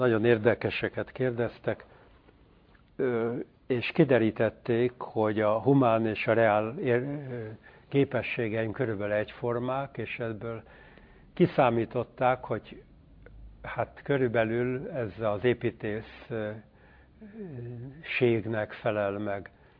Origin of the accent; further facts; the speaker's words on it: Budapest, Hungary; Gyerekkorom az a Budán, Dél-Budán volt, a Móricz Zsigmond körtéren.